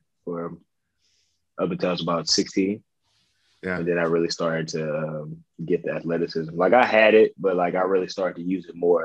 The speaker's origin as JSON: {"language": "English", "town": "Birmingham", "region": "Alabama", "country": "United States", "tie": "born or raised there", "said": "it was actually very interesting for me because it was in my hometown. You know, I got to play in front of family for about 2 years."}